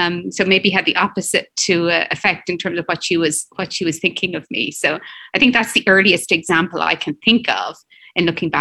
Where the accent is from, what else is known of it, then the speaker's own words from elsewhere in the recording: Ireland; I grew up in Ireland. I went to a high school, a Catholic girls' high school, very traditional.